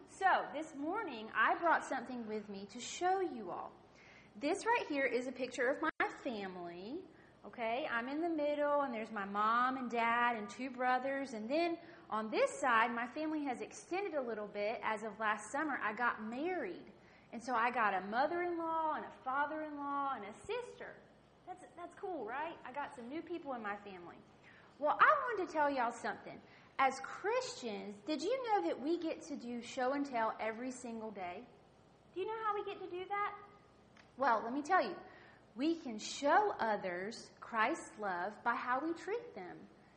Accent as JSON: {"language": "English", "town": "Pine Level", "region": "North Carolina", "country": "United States", "tie": "born or raised there", "also_born_or_lived": "Raleigh", "said": "I was born in Raleigh, North Carolina at Rex, and I grew up in Pine Level, North Carolina, a super small town. Near Smithfield, and I lived there for about 9 years."}